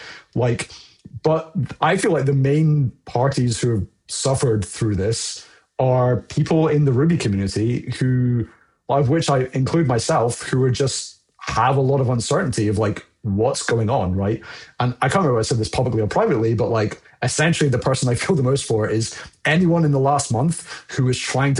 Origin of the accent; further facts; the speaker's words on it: United Kingdom; maybe it's the just because I'm British